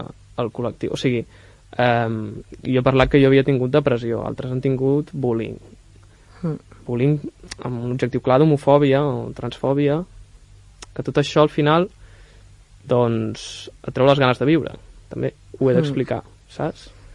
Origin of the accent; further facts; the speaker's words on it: Olot, Catalonia, Spain; moved away as an adult; A veure, jo vaig marxar d'Olot a estudiar a Barcelona.